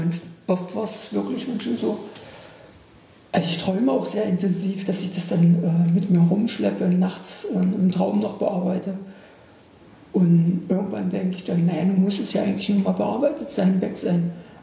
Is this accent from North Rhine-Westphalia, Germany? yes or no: no; Bernburg, Saxony-Anhalt, Germany; born or raised there